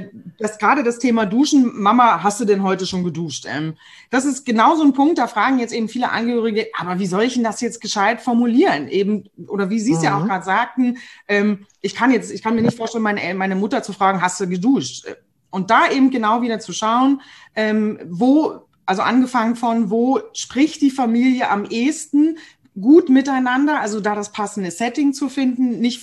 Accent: Berlin, Germany; Ich bin, wie gesagt, als Berliner Fresse

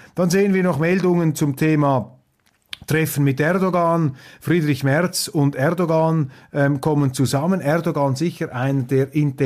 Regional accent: Switzerland; als Schweizer ist das Deutschland nicht wie die Schweiz

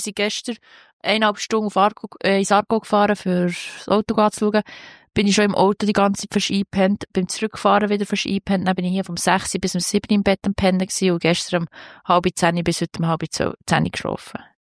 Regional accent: Switzerland; bei uns in der Schweiz

